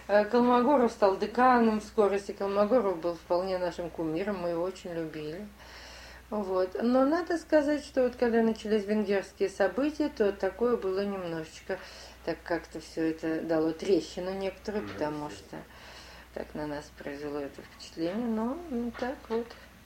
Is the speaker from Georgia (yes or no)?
no; Omsk, Omsk Oblast, Russia; also born or lived in Saint Petersburg / Moscow; В Омске. Я выросла в городе Омске. Я родилась. Да, я родилась в Омске